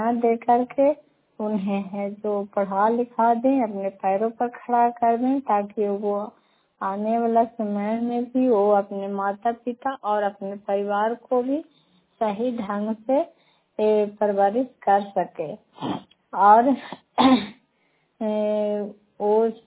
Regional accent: Badiha, Bihar, India; मैं बडीहा गांव से हूँ, उठाखा पंचायत से, नगर नौसा प्रखंड से, नालंदा जिला से।

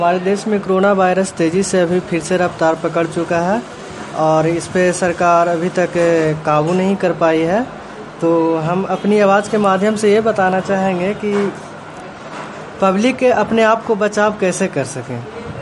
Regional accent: Nausa, India; नगर नौसा के निवासी हैं।

